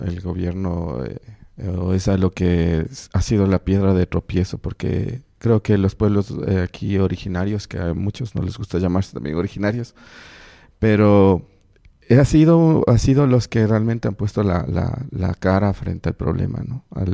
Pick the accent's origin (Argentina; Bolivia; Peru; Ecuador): Ecuador; creo que como ecuatorianos, o sea, debemos pensarlo y volverlo a pensar